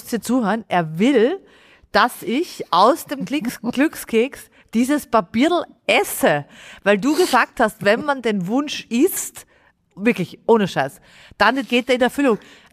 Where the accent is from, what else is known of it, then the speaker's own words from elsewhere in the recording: Austria; Ich als Österreicherin sitzt im Pforzheim, im tiefsten Pforzheim